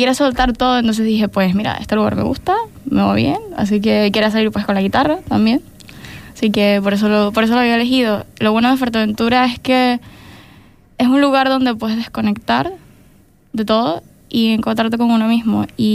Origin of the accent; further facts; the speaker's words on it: Venezuela; now in Corralejo, Spain; Tengo 2 años aquí, soy de Venezuela